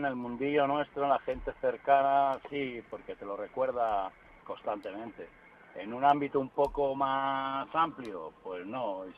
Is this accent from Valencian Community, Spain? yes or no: no; Canary Islands, Spain; now in Madrid, Spain; Sí, yo soy canario.